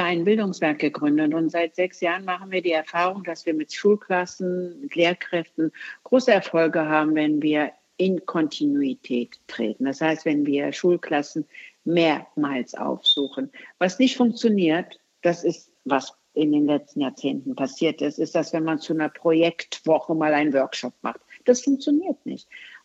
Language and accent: German; Istanbul, Turkey; now in Germany; Und das sage ich ganz ausdrücklich aus der Türkei kommend. Ich bin in Istanbul geboren, ich komme aus diesen Kontexten